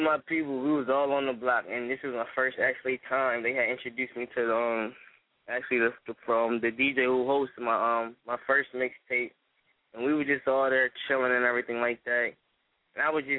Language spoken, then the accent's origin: English; Wilmington, Delaware, United States; I'm from Wilmington, Delaware.